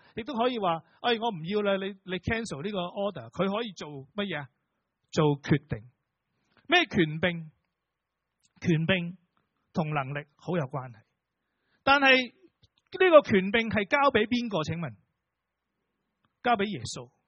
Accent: Guangdong, China; 即是中国人说，我们广东人说，去到天脚底。

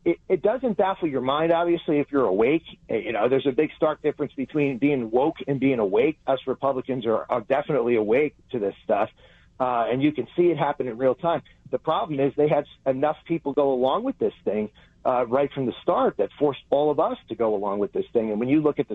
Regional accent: New Jersey, United States; we were the first company to ever do a COVID test in my home state of New Jersey

